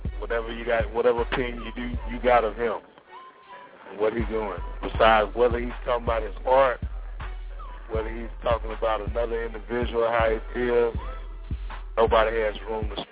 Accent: the South, United States; is one of my favorite artists, even though I'm from the South.

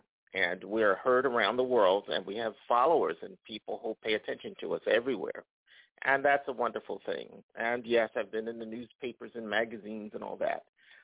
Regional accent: New Jersey, United States; and I was growing up in New Jersey, and went on and did a whole bunch of other things.

